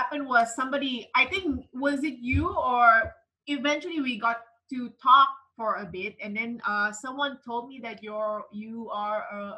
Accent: Kota Kinabalu, Sabah, Malaysia; now in Kuala Lumpur, Malaysia; when I finished my degree, I went back to my hometown, which is Kota Kinabalu, Sabah. It's closer to Philippines there. Mm-hmm. Now I'm at West Malaysia, which is in KL.

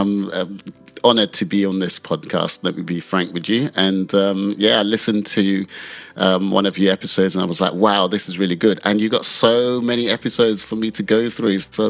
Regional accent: London, United Kingdom; also born or lived in Nigeria; I was born in London and grew up in London in late 60s. So, yeah, I'm old codger. Uh-huh. Grew up in the 70s and moved back to Nigeria in 1977. Well, moved to Nigeria in 1977.

